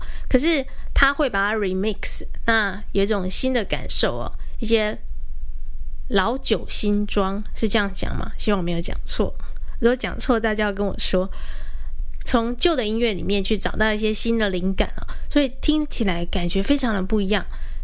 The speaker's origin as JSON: {"language": "Chinese", "country": "Taiwan", "said": "跟他说我是来自台湾的学生"}